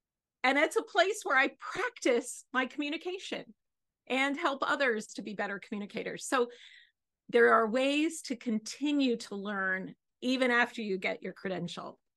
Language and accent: English; Ithaca, New York, United States; I said I grew up in Ithaca, New York, was going back home.